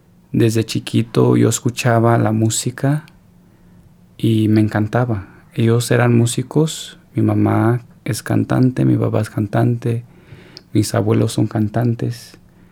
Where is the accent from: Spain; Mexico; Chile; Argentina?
Mexico; para que todos escuchen que soy un mexicano, que soy también americano y que soy parte de la comunidad LGBT